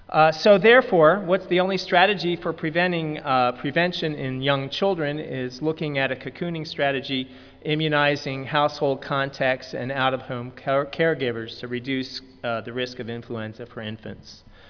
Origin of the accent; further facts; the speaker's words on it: North Carolina, United States; I'm from North Carolina, so I'm not so used to that.